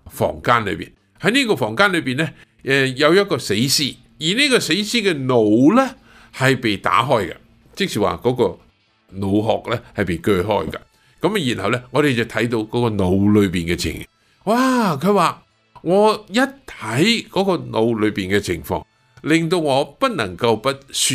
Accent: Guangdong, China; 我哋广东人所谓黐线啊，

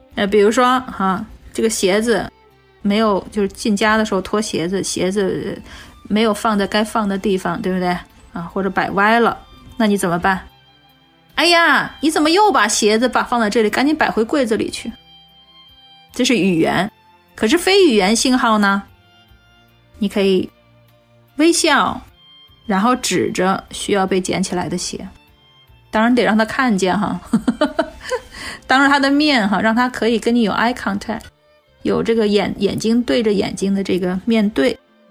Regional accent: China; 我们中国人一般会用下意识用一个什么手势啊？

